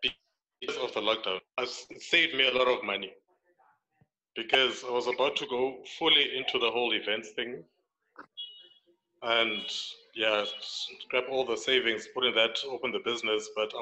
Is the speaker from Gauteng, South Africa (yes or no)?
no; Cape Town, Western Cape, South Africa; I'm Cape Town, dude.